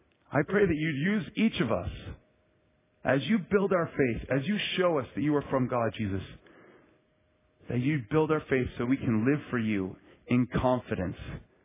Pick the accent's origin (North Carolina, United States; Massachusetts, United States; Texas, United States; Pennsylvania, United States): Massachusetts, United States; Boston; Don't be like these Bostonians. I'm from Boston.